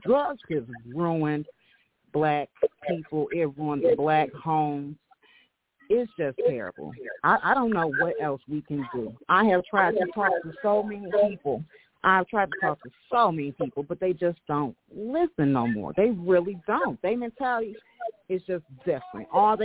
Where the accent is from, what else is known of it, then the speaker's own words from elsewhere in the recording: Detroit, Michigan, United States; Because, I mean, I'm from Detroit.